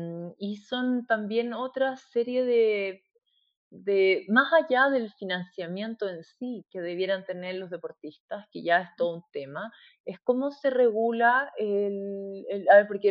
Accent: Recoleta, Santiago Metropolitan Region, Chile; Entonces yo, si soy de Recoleta, que esa es mi comuna, ya no teníamos piscina hace 25 años atrás

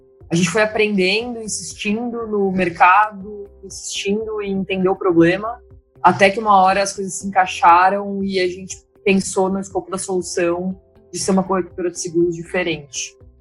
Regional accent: Brazil; né, sou filha de mãe brasileira e pai inglês, mas fui nascida e criada aqui no Brasil.

